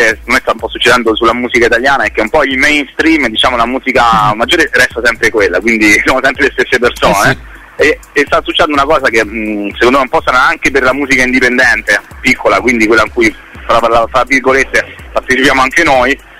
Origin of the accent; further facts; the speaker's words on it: Rome, Lazio, Italy; now in Turin, Italy; io sono romano ma vivo a Torino